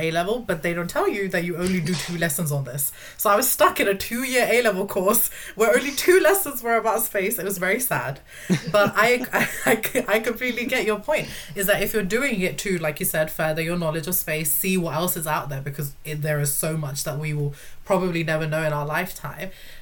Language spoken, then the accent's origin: English; India; I watch a lot of, being Indian, a lot of Bollywood films